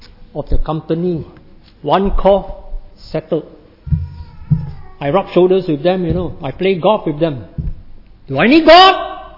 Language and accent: English; Singapore; I'm from Singapore. And Singapore, as you know, is a very rich and a developed country right now.